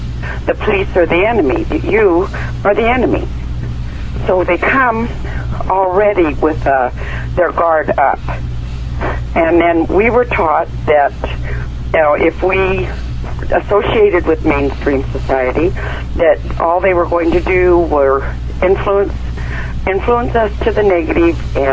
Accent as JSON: {"language": "English", "town": "Lister", "region": "British Columbia", "country": "Canada", "tie": "born or raised there", "also_born_or_lived": "Cranbrook", "said": "In Lister, B.C. I was born in Cranbrook and then was raised until 14 in Lister."}